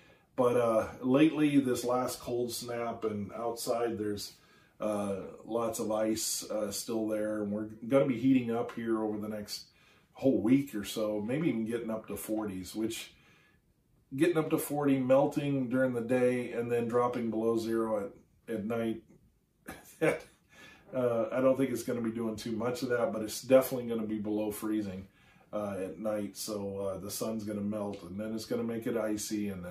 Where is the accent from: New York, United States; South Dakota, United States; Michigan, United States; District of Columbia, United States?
South Dakota, United States; Vermillion; I grew up in South Dakota for a bit of my childhood, especially towards the end. I came back to Vermilion like three times in my childhood, and I ended up graduating high school there.